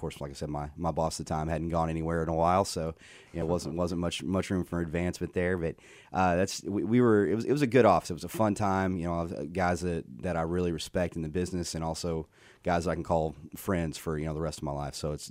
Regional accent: Fairfield, Texas, United States; also born or lived in Nacogdoches, Texas, United States; I'm from Fairfield, Texas, born there, raised there. I'm a small-town guy myself.

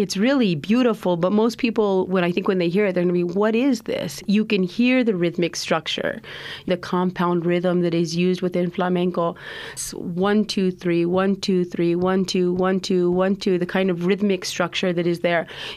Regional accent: Albuquerque, New Mexico, United States; I'm from Albuquerque.

